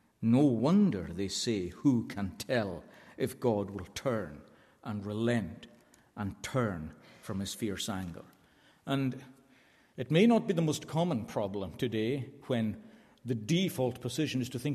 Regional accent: Scotland, United Kingdom; first language Scottish Gaelic; English is a second language; in the northwest of Scotland, there was a particular word chosen in the Gaelic language, which is my first language.

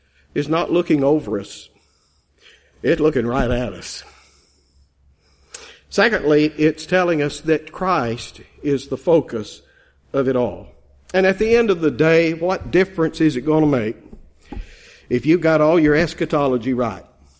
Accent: Texas, United States; I used to sing when I was a kid growing up in Texas

